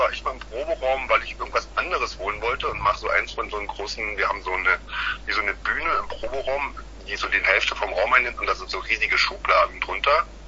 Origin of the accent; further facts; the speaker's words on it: Berlin, Germany; Wir kommen aus Berlin.